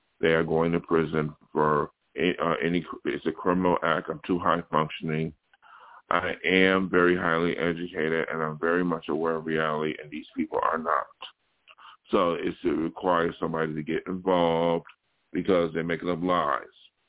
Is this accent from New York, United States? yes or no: yes; New York, United States; somebody I knew from my hometown in New York State, and they came out here